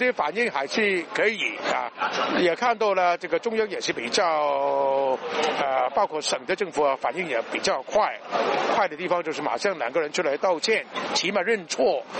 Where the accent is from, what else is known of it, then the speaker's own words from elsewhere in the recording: Hong Kong; 我们香港人当然是感到非常的气愤